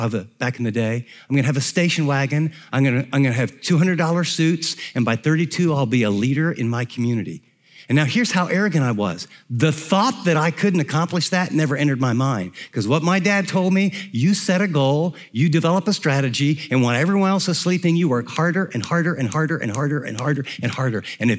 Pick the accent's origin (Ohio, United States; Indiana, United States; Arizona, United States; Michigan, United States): Ohio, United States; Columbus; I grew up in the Columbus area